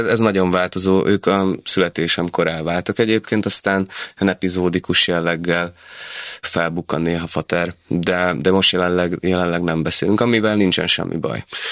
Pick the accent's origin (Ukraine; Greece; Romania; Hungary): Greece; hát nehezen tudnám elrejteni, hogy görög vagyok.